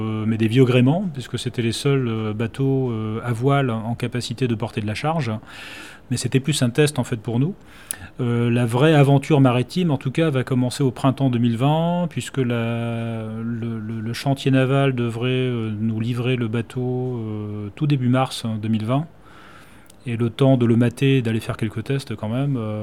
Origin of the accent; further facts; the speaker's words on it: Brittany, France; Et en tant que Breton, quand on regarde en face, on voit rapidement New York en zone commerciale.